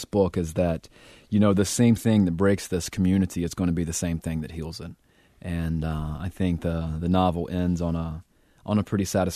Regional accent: Gastonia, North Carolina, United States; You know, I'm a child of the 80s. So I was raised in Gastonia, and PTL, Jim and Tammy Faye Baker right next door, and Jerry Falwell and Jimmy Swaggart.

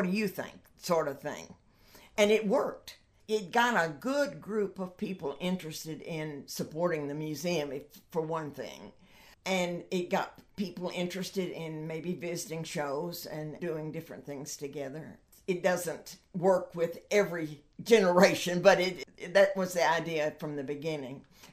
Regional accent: Dawson, United States; also born or lived in Memphis; Well, I grew up in Dawson, graduated, got on a train at 2:30 in the morning the night I graduated to go to Memphis, where my parents had moved to do war work.

